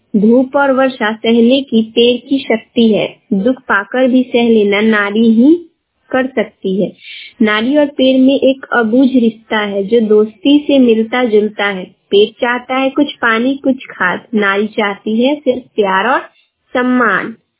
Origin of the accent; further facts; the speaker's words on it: Lalgarh, India; और मैं लालगढ़ से हूँ।